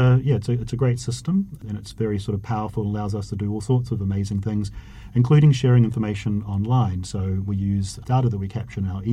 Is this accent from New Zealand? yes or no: yes; New Zealand; So there's a strong New Zealand story that I don't know so much about, curiously, as a New Zealander.